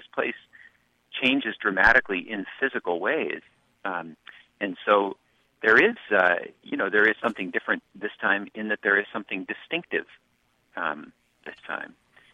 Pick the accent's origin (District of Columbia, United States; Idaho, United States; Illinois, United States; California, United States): California, United States; Berkeley; So I come from a pretty middle-class family, and when I was a kid, growing up in Berkeley, Berkeley was a town where, you know, a public school teacher could buy a home.